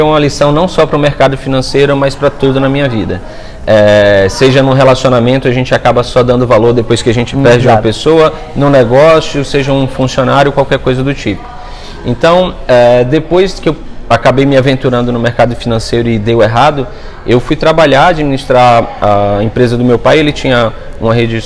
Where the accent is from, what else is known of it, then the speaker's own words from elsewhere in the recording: Salvador, Bahia, Brazil; also born or lived in Feira de Santana / Guarajuba; Eu nasci em Feira de Santana, morava em Salvador, morei boa parte da minha vida em Guarajuba, ali do lado de Salvador.